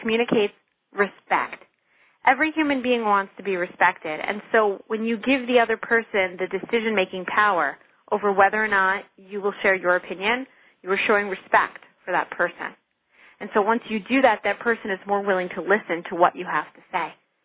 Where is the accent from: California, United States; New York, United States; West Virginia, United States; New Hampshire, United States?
New York, United States; and I grew up in Long Island and was very aware of any racial or religious tension in the area.